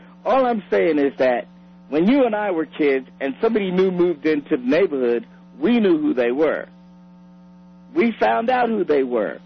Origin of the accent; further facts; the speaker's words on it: New York, United States; All I'm saying is that where I grew up in New York, if there was a child molester in the building